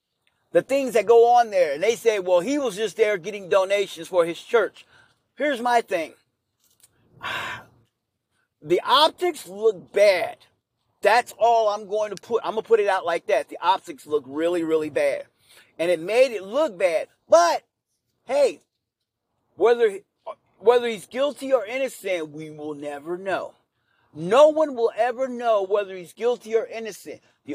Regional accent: Kansas City, United States; I love Kansas City Chiefs because I'm from Kansas City.

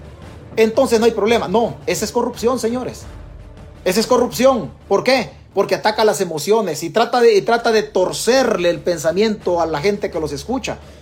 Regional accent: El Salvador; Y posiblemente comamos mierda como salvadoreños.

